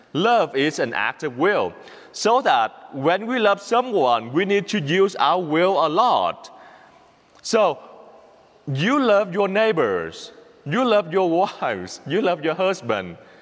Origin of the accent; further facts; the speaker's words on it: Vietnam; accent: Vietnamese; English is a second language; have a Vietnamese accent and then no American accent, obviously, but I have a radio accent. Because I learned English from the radio, so that's normal, right?